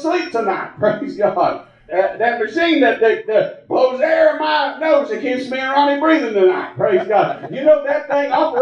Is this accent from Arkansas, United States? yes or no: no; Gilbert, West Virginia, United States; Bill's from Man, where Brother Kevin's family's from, and I'm from Gilbert